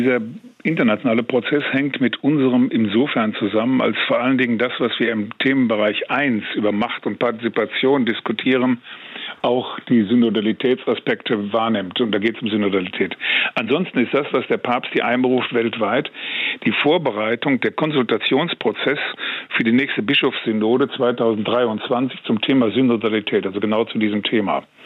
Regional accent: Münster, North Rhine-Westphalia, Germany; in meiner Heimatstadt Münster hier, wunderbar.

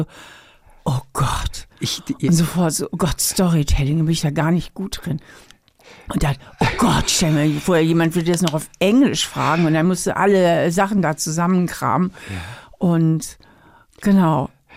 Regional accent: Hamburg, Germany; now in Trier, Germany; das ist meine Wahlheimat. Ja, ich bin ja Hamburgerin.

